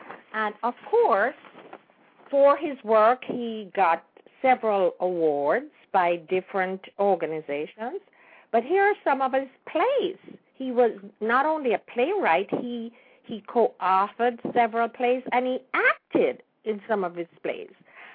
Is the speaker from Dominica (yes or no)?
no; Jamaica; now in United States; although I was born in Kingston, which we considered the city, I'm really a country girl. I even live in the country here in the South, surrounded by trees.